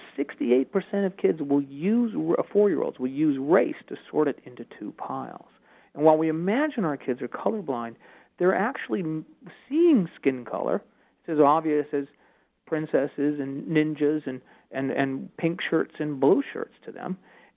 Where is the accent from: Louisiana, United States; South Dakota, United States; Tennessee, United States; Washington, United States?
Washington, United States; Seattle; as a child of integrated schools, when I grew up in Seattle, it was interesting to hear this very different science on it.